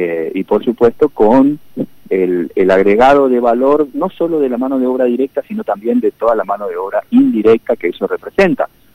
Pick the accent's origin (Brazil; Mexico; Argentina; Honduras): Argentina; Formosa; Y bueno, de ahí vine a trabajar acá. Yo soy de acá, de Formosa.